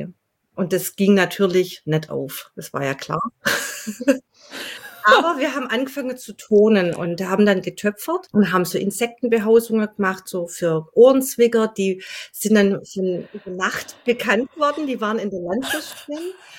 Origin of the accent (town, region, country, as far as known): Welzheim, Baden-Württemberg, Germany